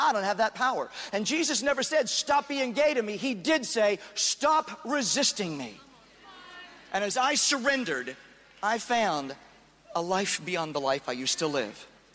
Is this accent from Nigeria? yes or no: no; Midwest, United States; though I tried to conform to the norm growing up in the American conservative Midwest, where I was expected to be one of the guys